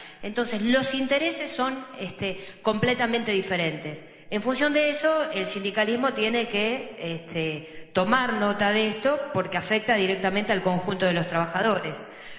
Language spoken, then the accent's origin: Spanish; Argentina; Yo vengo de Argentina